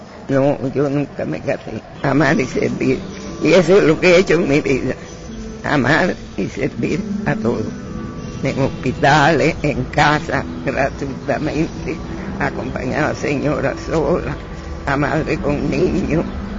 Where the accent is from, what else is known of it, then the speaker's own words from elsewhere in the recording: Cuba; Con Cuba, un amor grande, porque nací en Cuba, soy cubana y quiero lo mejor para mi patria.